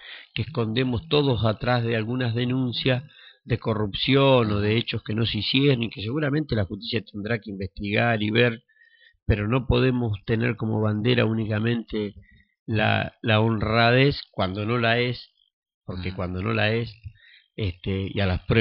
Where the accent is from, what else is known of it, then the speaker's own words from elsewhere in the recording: Argentina; yo nunca viví en un régimen comunista, ni en un régimen socialista, ni nada por el estilo. Siempre nací y me crié acá en la Argentina y hemos vivido siempre en un régimen capitalista.